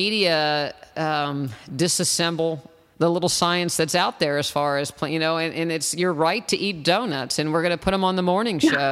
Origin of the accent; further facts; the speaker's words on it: West Virginia, United States; I grew up in West Virginia. I've seen my fair share of snowballs.